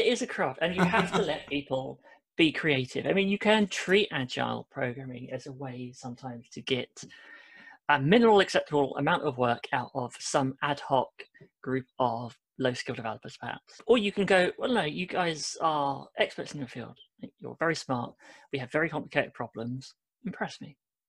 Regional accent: Brighton, South East England, United Kingdom; I grew up on the south coast, Brighton way.

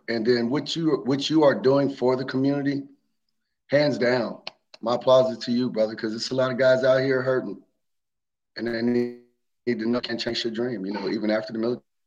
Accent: Dayton, Ohio, United States; Okay, well, I'm originally from Dayton, Ohio, and so from Dayton, I joined the military.

